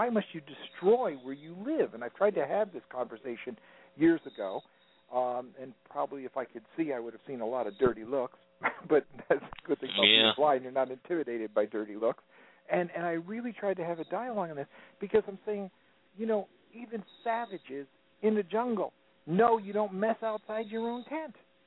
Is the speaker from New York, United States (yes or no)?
no; Connecticut, United States; And I was from Connecticut.